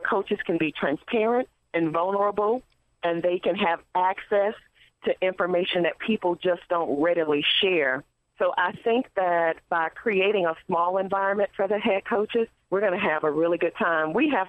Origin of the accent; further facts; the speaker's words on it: Louisiana, United States; I grew up in Louisiana.